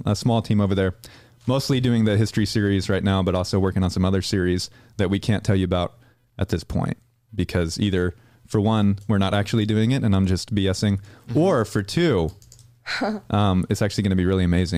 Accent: Little Rock, Arkansas, United States; Yeah, I'm from Little Rock, Arkansas. And that's why I said howdy.

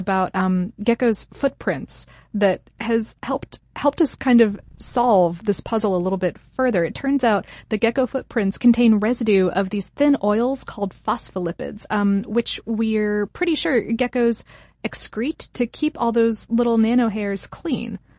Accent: Akron, Ohio, United States; born there; I was born in Akron, so I needed to point it out.

